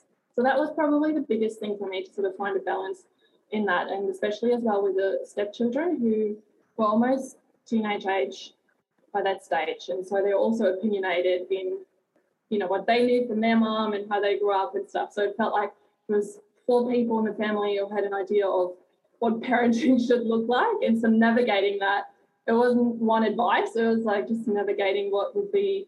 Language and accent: English; Germany; now in Australia; And I've been always a big city girl. I grew up in Germany, and I lived on four continents. I lived and worked on four continents